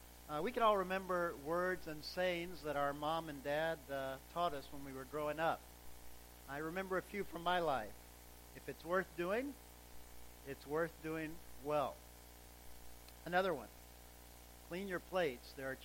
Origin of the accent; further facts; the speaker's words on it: Southeast, United States; And as I grew up in the South. I grew up in the Southeast, the Bible Belt.